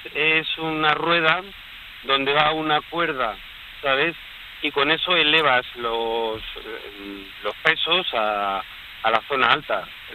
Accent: Alcázar de San Juan, Castilla-La Mancha, Spain; yo soy de Castilla-La Mancha, de la provincia de Ciudad Real, Alcázar de San Juan.

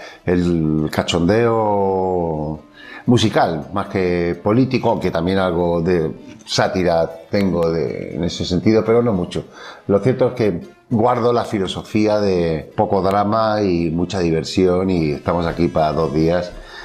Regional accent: Cádiz, Andalusia, Spain; Pues aquí estoy, en Cádiz, mi tierra, y feliz de la vida

